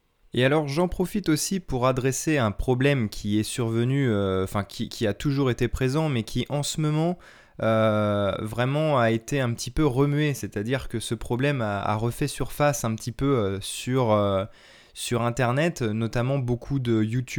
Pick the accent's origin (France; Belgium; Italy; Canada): France; Île-de-France; born there; accent: standard; mon accent, moi je dis toujours que j'ai un accent standard, parce que je suis né dans la banlieue de Paris et je pense que c'est un accent un peu traditionnel, un peu standard, neutre du français.